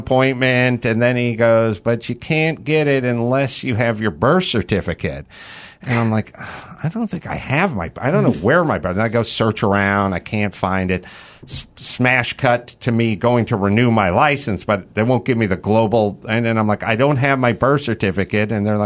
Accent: California, United States; So I grew up in the San Fernando Valley, oppressively hot.

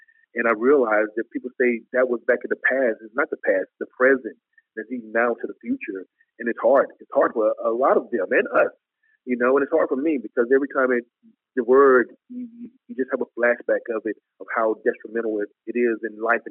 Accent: Mississippi, United States; Like I said, I was from Mississippi. I was just a guy who loved to cook

